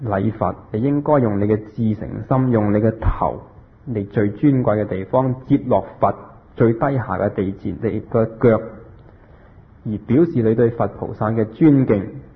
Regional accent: Guangdong, China; 佢哋係我哋廣東人

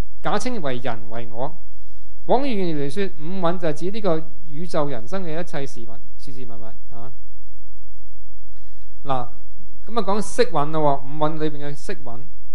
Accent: Hong Kong; 我们香港人现在就不明白到我们要互相依存而去存在的，

